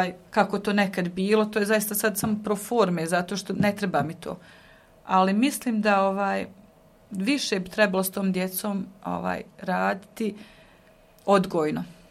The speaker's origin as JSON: {"language": "Bosnian", "town": "Cazin", "region": "Federation of Bosnia and Herzegovina", "country": "Bosnia & Herzegovina", "said": "Ja sam inače iz Cazina"}